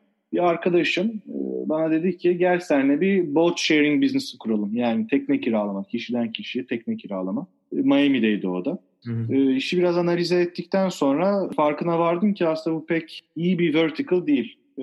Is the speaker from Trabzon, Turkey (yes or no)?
no; Istanbul, Turkey; moved away as an adult; İstanbulluyum. Pierre Loti Fransız Lisesi'nde okudum. O işte anaokuldan lise sona kadar.